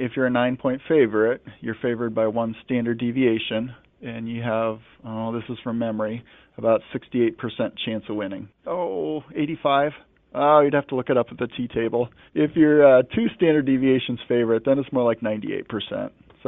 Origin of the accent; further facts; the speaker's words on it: Iowa, United States; Again, I grew up in Iowa. I played high school football for a few years.